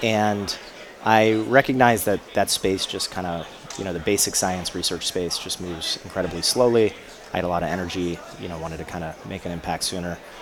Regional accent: Colorado, United States; I grew up in Colorado, and I had always had this aspiration to climb Mount Everest.

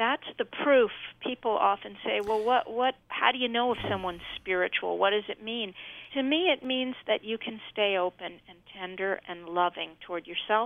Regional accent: New York, United States; since I'm a New Yorker

